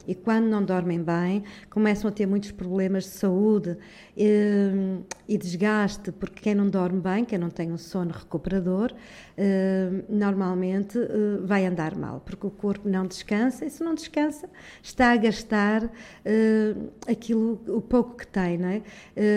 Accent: Norte, Portugal; E hoje estou no norte, estou na minha terra, embora eu acho que sou do país todo. Aliás, eu sou um ser do mundo inteiro

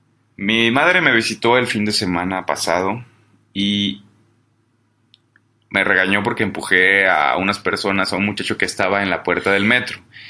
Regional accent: Guadalajara, Jalisco, Mexico; soy de Guadalajara, otra ciudad

